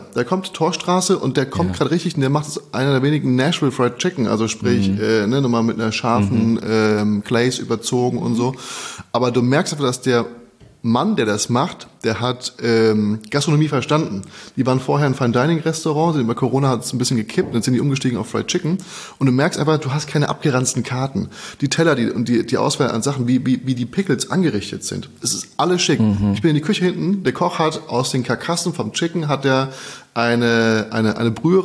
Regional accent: Frankfurt, Hesse, Germany; now in Berlin, Germany

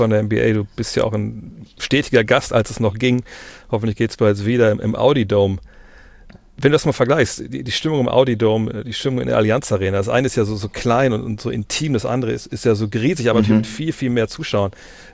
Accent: Wolfsburg, Lower Saxony, Germany; ich komme aus Wolfsburg

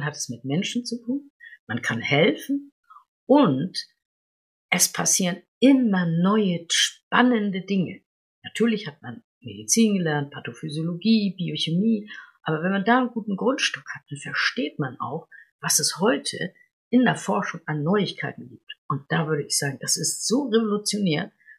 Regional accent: Flensburg, Schleswig-Holstein, Germany; Ich bin ja in Flensburg an der Küste groß geworden

